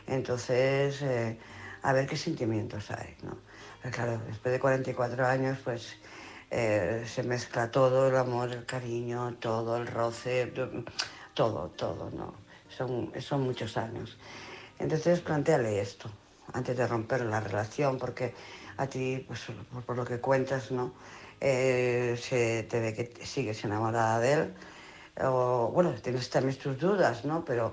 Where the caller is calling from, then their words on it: Barcelona, Catalonia, Spain; de Barcelona.